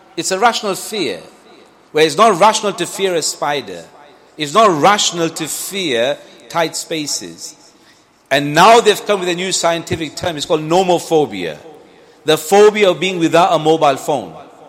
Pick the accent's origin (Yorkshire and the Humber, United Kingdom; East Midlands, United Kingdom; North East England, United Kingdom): East Midlands, United Kingdom; Leicester; And I'm 47, well, now 48. Before, when we were told, when we grew up here in Leicester and Highfields